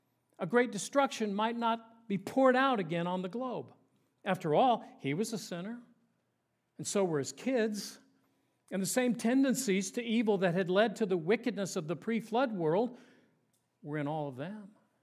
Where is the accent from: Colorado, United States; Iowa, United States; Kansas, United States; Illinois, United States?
Colorado, United States; I grew up in Colorado, and there was nothing like the fall and the aspen trees turning gold and clacking in the wind and the beautiful, vibrant colors.